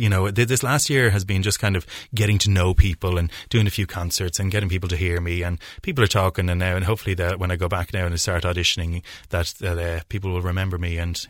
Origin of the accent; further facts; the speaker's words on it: Ireland; I'm from Ireland myself, the Emerald Isle.